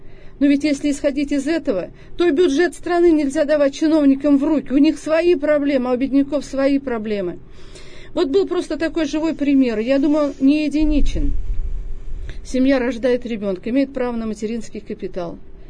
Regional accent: Sakmara, Orenburg Oblast, Russia; Я приехала из Оренбурга, из города Оренбурга. Сакмарская казачка, потому что живу в районном центре, село Сакмара, 40 километров от Оренбурга. Ну, в общем-то, я родилась и выросла там.

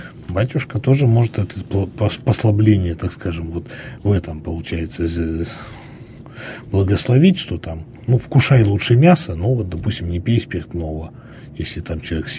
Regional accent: Yekaterinburg, Sverdlovsk Oblast, Russia; я как коренной житель Екатеринбурга могу об этом сказать

